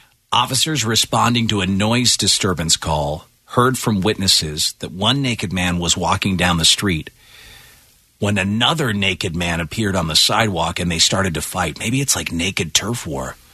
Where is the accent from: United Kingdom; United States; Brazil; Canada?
Canada; also born or lived in Ireland; As an Irishman who grew up in Canada